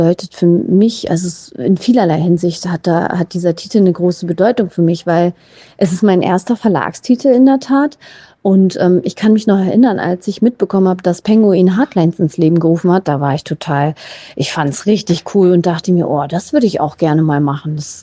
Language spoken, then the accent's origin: German; Berlin, Germany; ich bin ja schon fast 42 und ich bin ja in Berlin groß geworden. Ich bin Berlinerin und ich bin halt multikulturell aufgewachsen. Mein Mann ist Türke. Ich habe selber mehrere Backgrounds in mir.